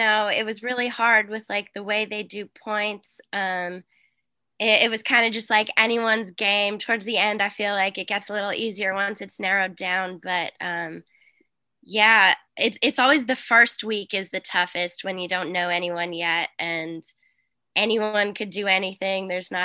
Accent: Boston, Massachusetts, United States; So I'm from Boston.

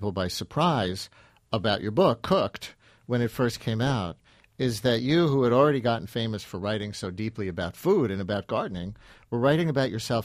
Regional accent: Queens, New York, United States; I grew up in Queens in an apartment and then in a house that I guess you'd call a tract house by your definition there.

